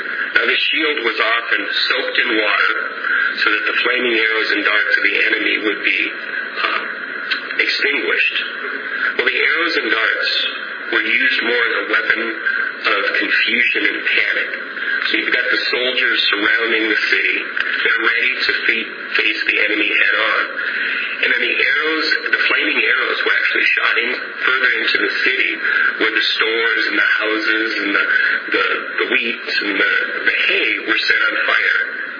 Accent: Midwest, United States; I grew up in the Midwest and we had nice green lawns

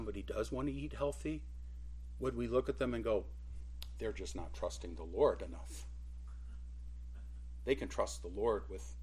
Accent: Detroit, Michigan, United States; Now, for me, growing up near Detroit as a little boy, my father always carved pumpkins.

